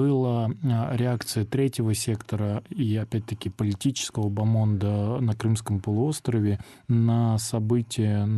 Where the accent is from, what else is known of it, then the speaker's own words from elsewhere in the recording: Sevastopol, Ukraine; я сам родился и вырос в Севастополе